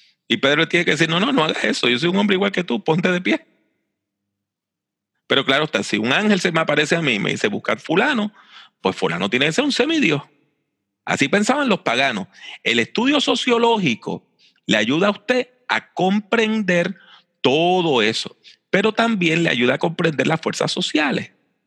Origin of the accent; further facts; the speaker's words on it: Puerto Rico; Yo soy hombre y yo soy puertorriqueño. Yo leo la Biblia como un hombre puertorriqueño.